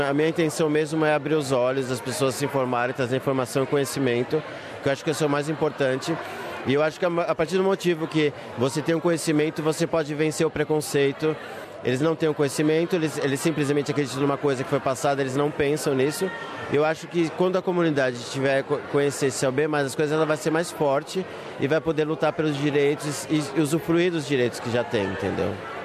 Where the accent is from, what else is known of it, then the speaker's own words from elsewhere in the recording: São Paulo, Brazil; Eu sou de São Paulo.